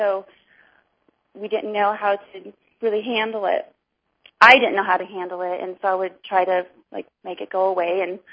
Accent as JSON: {"language": "English", "region": "Indiana", "country": "United States", "tie": "born or raised there", "said": "So I grew up in Indiana, and, you know, we went to church Sunday morning, Sunday night, Wednesday night."}